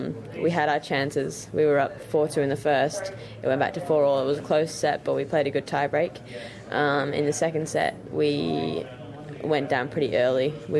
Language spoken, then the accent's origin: English; England, United Kingdom; born there; because I was born in England